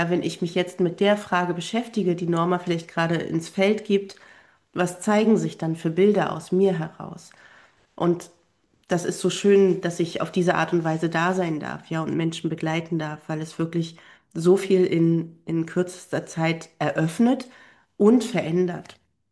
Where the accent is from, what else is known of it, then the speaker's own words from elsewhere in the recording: Mecklenburg-Vorpommern, Germany; ich lebe in meiner Heimat in Vorpommern, bin hier ganz glücklich, in meiner Natur zu sein, auf meiner Heimaterde zu sein